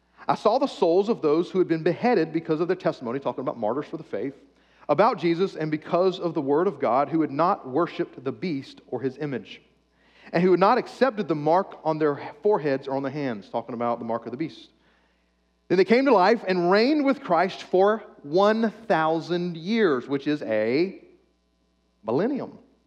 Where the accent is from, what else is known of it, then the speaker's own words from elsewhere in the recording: United States; Most of us have been taught, because we are American evangelicals, one specific eschatological view, one end times view.